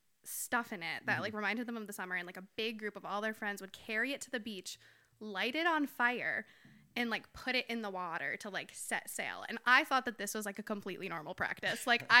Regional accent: Buffalo, New York, United States; I am from Buffalo. Yes. I mean, I grew up here.

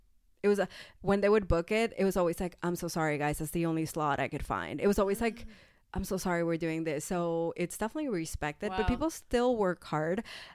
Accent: United States; Yeah. I mean, I'm American after all.

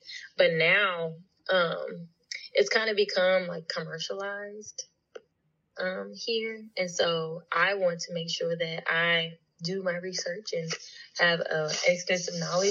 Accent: East St. Louis, Illinois, United States; now in Chicago, United States; Yeah, so I grew up in St. Louis, more specifically like East St. Louis, Illinois.

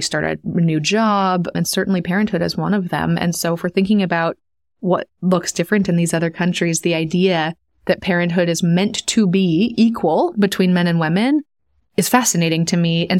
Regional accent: United States; now in Sweden; as an American living in Sweden

